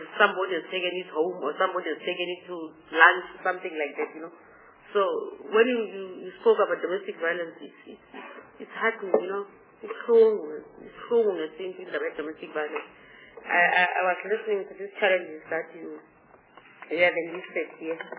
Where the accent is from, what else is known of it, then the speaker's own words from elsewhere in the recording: Eastern Cape, South Africa; We are from the Eastern Cape.